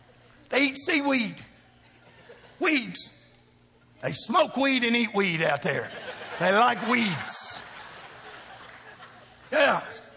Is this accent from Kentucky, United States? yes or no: yes; Kentucky, United States; I'm a boy from Kentucky who wears boots, who likes stuff fried.